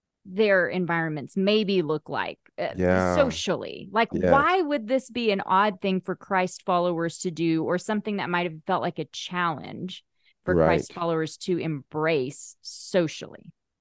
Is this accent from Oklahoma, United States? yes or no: yes; Oklahoma, United States; I grew up in Oklahoma and I would ask my dad frequently, like, who is that?